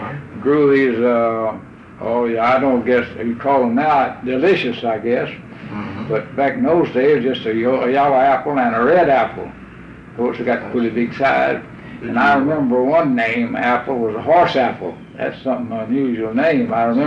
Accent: Tennessee, United States; born there; I was born in Hardeman County, out here in the Walnut Grove community, the Baptist Church by the name of Walnut Grove.

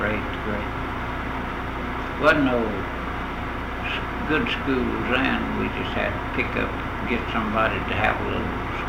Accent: Kennedale, Texas, United States; I was born in Kennedale, Texas, a mile and a half east of Kennedale.

